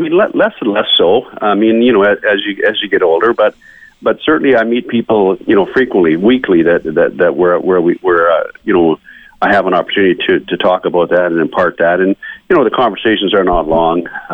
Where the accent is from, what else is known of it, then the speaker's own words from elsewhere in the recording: Flin Flon, Manitoba, Canada; Well, I grew up in Flin Flon, Manitoba, which was a tremendous environment to grow up in as a young boy. I was born in the late 50s, so I'm 61. I played all my minor hockey there, junior hockey with the Flin Flon Bombers for 3 years.